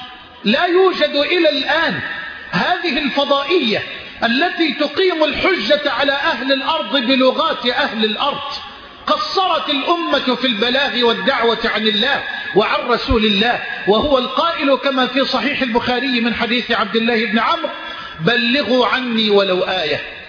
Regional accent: Egypt; بلدنا مصر

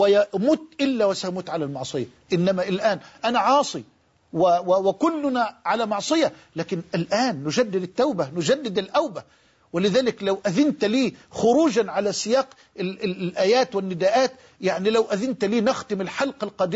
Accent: Egypt; عندنا في مصر

